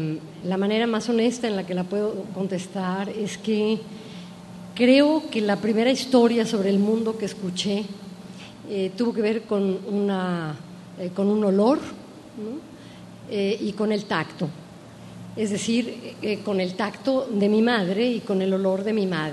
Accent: Mexico City, Mexico; Soy del DF, por cierto, de México.

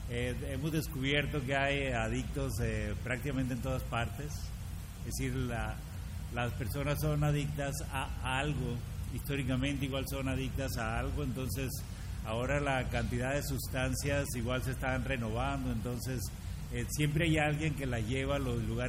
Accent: Bolivia; particularmente los de mi tierra, los bolivianos

